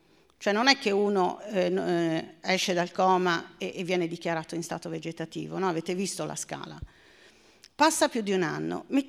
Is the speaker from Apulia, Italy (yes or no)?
no; Livorno, Tuscany, Italy; now in Udine, Italy; quando sono arrivata a Udine, io sono livornese, non sono udinese purtroppo, sono andata a finire lì, avrei preferito Trieste, ma è per una questione di mare